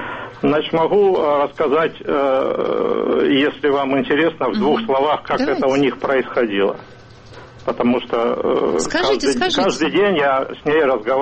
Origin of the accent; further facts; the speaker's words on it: Severodonetsk, Luhansk Oblast, Ukraine; Я вырос в Донбассе, в Северодонецке.